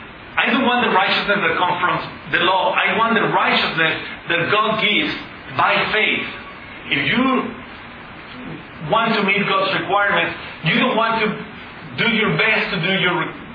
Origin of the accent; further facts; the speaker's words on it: Mexico; I come from Mexico.